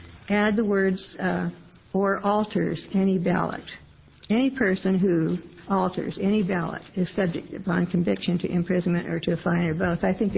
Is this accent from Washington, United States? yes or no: no; Oregon, United States; I'm from Clackamas County.